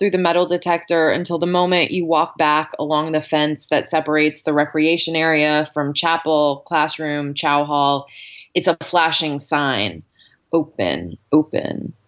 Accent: Dallas, Texas, United States; moved away as an adult; also born or lived in New Orleans; now in Pittsburgh, United States; So I grew up in Dallas, Texas.

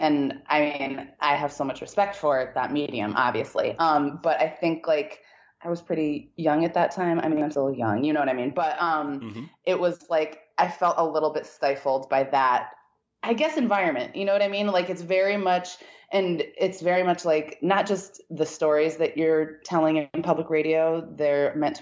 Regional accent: New Haven, Connecticut, United States; I grew up in outside of New Haven, Connecticut, so close to the city

